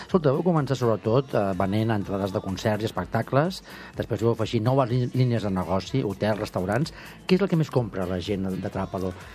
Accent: Barcelona, Catalonia, Spain; em sento orgullós com a barceloní

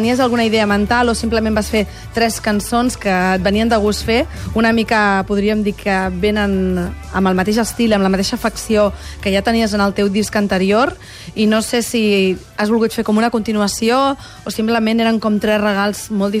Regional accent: Tarragona, Catalonia, Spain; Soc de Tarragona, no t'espantis.

